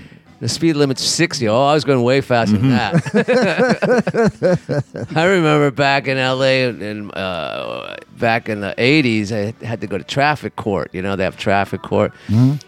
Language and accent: English; California, United States; I'm from California, and I keep up with news out there because I got family out there.